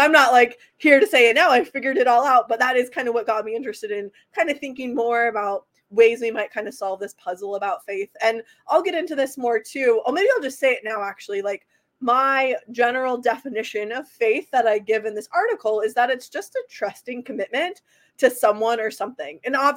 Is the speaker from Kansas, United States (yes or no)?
yes; Kansas, United States; So I'm from Kansas, so I'm a fan for sure.